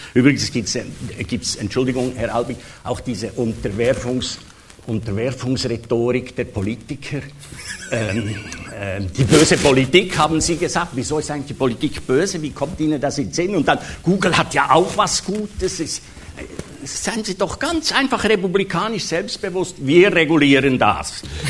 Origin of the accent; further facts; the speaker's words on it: Switzerland; Ja, als Schweizer weiß ich nur, was die globalisierte Finanzwirtschaft